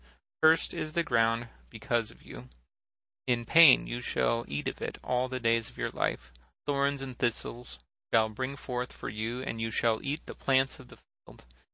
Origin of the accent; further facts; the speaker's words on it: North Dakota, United States; I remember growing up in North Dakota when I was real little